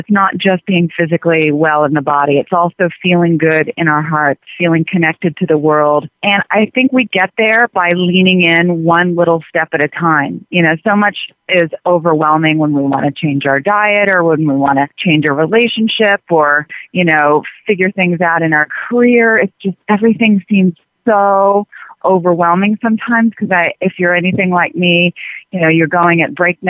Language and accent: English; Atlanta, Georgia, United States; born or raised there